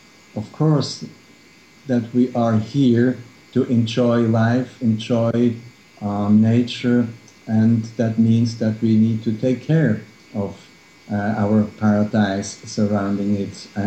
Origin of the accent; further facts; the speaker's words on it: Switzerland; English is a second language; I trust that your listeners realize that I'm Swiss and that English is not my mother tongue